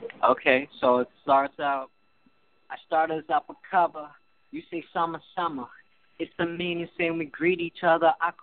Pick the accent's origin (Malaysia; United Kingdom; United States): Malaysia; Which is like I'm trying like also connect it through my ethnicity because I'm Malaysian.